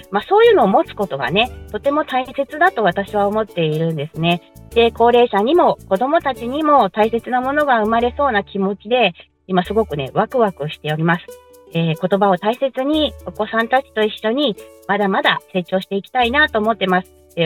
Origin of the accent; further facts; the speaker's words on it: Chiba, Japan; also born or lived in Koriyama; now in Uji, Japan; 私は福島県郡山市出身でして、今は京都府宇治市に住んでいるんですけれども